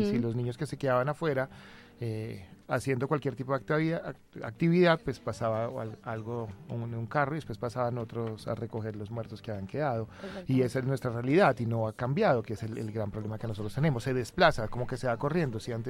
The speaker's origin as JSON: {"language": "Spanish", "country": "Colombia", "said": "nos involucra a nosotros como colombianos"}